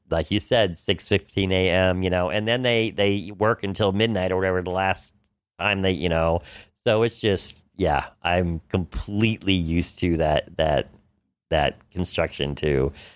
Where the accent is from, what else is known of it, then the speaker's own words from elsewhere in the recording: New York City, New York, United States; I think being a New Yorker, too, a lot of us have our hands in a bunch of different pots.